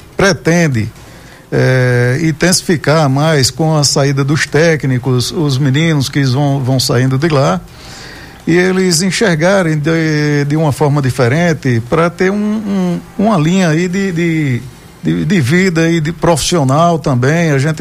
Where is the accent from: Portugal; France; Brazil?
Brazil; Caicó, Rio Grande do Norte; Nós somos aqui de Caicó